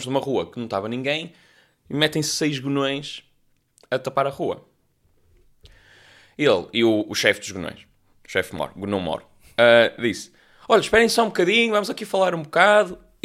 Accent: Portugal; E eu sou português, estava a brincar.

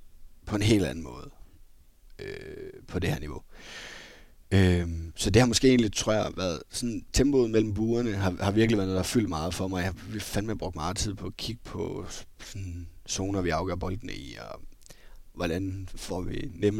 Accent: Esbjerg, Region of Southern Denmark, Denmark; da jeg var hjemme i Esbjerg

